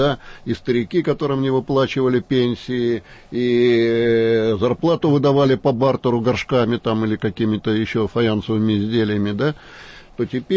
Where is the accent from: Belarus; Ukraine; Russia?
Russia; Far East; вот у наших соседей, китайцев, я с Дальнего Востока, есть такая поговорка.